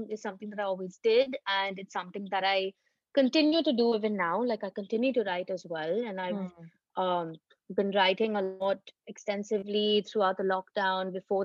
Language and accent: English; Dubai, United Arab Emirates; now in Mumbai, India; So I grew up in Dubai and I still pretty much consider Dubai home. I only recently moved to Bombay. I think it's been probably about 3 or 4 years that I've properly lived in Bombay.